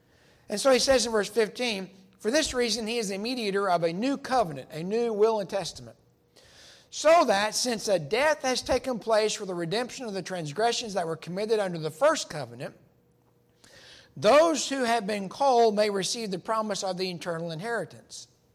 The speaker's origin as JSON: {"language": "English", "town": "Tahlequah", "region": "Oklahoma", "country": "United States", "tie": "born or raised there", "said": "There was a lady that we grew up with in Tahlequah, Oklahoma."}